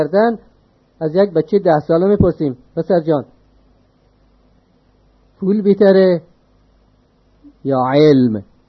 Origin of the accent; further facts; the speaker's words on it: Afghanistan; من به عنوان یک افغانی خجالت بکشم